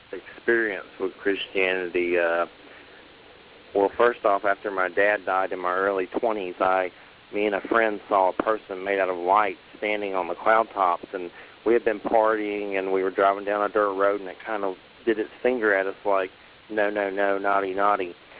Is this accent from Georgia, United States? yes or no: yes; Georgia, United States; I was born in Georgia and my dad was a Baptist preacher, so I was raised in Christianity